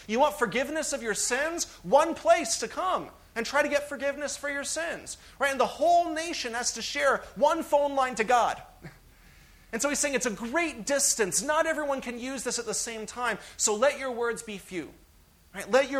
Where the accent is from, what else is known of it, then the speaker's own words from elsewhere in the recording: Texas, United States; And I remember in my house that I grew up in Texas in the U.S.